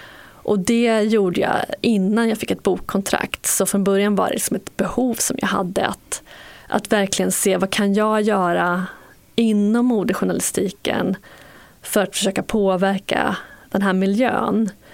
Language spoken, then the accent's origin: Swedish; Skara, Västra Götaland County, Sweden; När jag växte upp i Skara så var jag väldigt fascinerad av olika populärkulturer